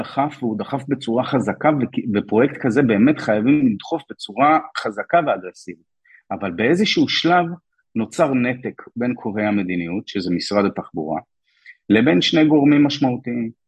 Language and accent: Hebrew; Hong Kong; אני גדלתי בהונג קונג בשנות ה-90, אי זרוק באמצע הים